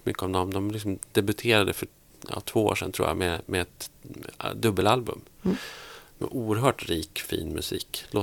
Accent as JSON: {"language": "Swedish", "region": "Gävleborg County", "country": "Sweden", "tie": "born or raised there", "said": "Och jag är ju uppvuxen i södra Norrland."}